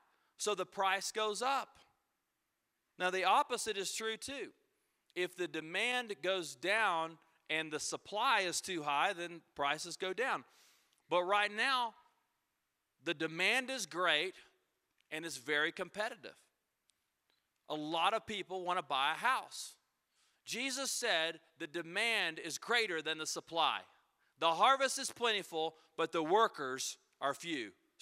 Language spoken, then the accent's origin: English; United States; I'm from America, you know, and of course, in Siberia, they're like, who is this guy?